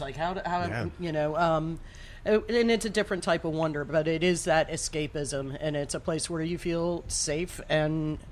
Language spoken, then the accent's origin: English; Florida, United States; now in New Orleans, United States; I grew up in Florida, so it's different there.